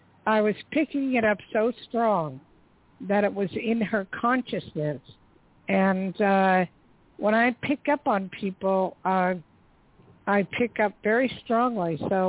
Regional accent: New Jersey, United States; I grew up in Jersey, but I spent most of my time in New York on 45th Street by all the theaters.

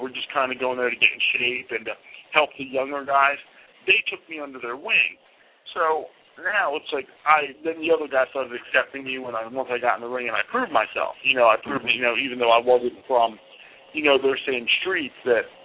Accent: Philadelphia, Pennsylvania, United States; where I trained growing up in Philadelphia, and I mean, I had a good upbringing.

